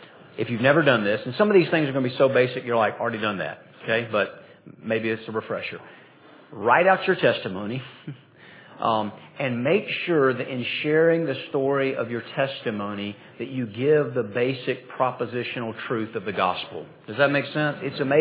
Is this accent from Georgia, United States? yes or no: yes; Georgia, United States; So I'll tell people, I grew up in Southeast Georgia, and I have a very vague memory.